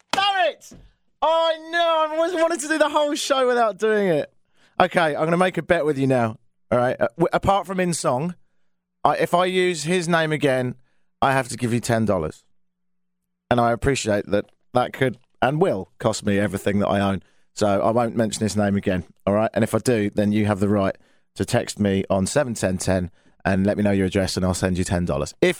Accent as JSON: {"language": "English", "country": "United Kingdom", "lives_now": "Canada", "said": "as a Brit living in Canada"}